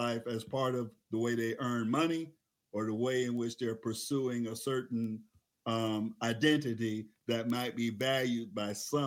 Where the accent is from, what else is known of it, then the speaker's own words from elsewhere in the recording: Utica, New York, United States; I grew up in Utica, New York, which is right next to Syracuse.